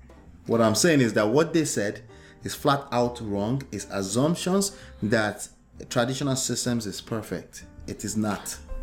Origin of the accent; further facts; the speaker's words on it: Nigeria; no offense to Nigerians, I'm Nigerian, is raising kids in Nigeria is better than raising kids in America.